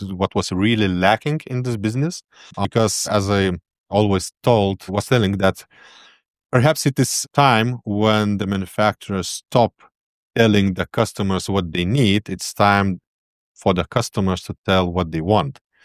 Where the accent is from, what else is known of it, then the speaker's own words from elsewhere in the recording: Lithuania; I came from Lithuania